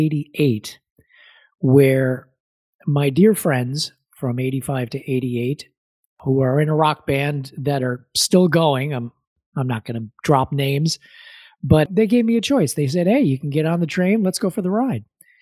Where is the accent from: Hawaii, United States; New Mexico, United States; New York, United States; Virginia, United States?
New York, United States; New York City; I'm a native New Yorker. I'm born and raised in New York.